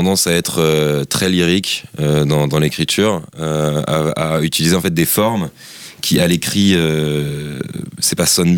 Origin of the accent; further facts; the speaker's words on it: Paris, Île-de-France, France; Non, moi je suis parisien.